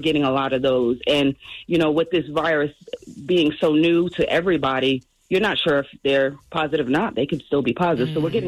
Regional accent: New England, United States; now in Georgia, United States; I'm from New England, but I live in Georgia now.

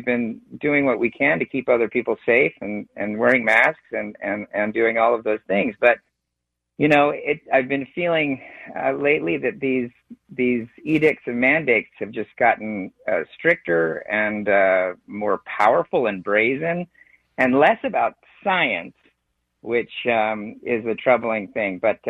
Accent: Seattle, Washington, United States; I grew up in West Seattle, went to school at Roosevelt High School.

